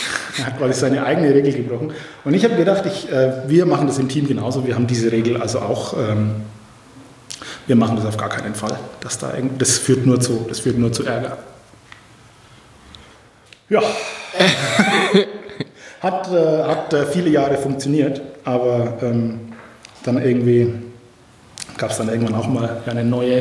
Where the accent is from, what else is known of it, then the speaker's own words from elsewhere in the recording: Bavaria, Germany; Und also ich komme ja so aus der Ecke Fränkische Schweiz.